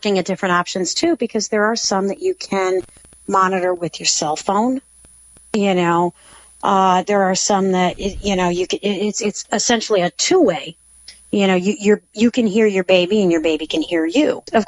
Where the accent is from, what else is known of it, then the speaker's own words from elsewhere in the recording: San Pedro, California, United States; born there; As it was, I was born out in San Pedro, California.